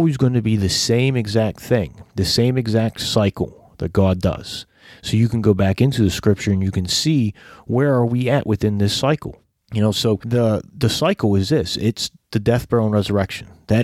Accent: United States; You know, though I'm from America, my flesh loves America

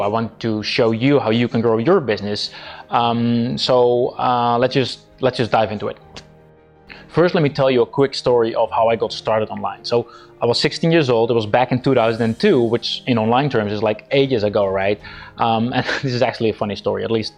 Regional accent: Netherlands; English is a second language; I'm an online entrepreneur from the Netherlands, as you can probably tell by my terrible accent.

